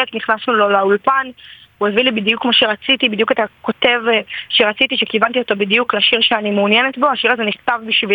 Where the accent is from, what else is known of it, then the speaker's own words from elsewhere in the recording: Beersheba, Southern District, Israel; אני בת 21 מבאר שבע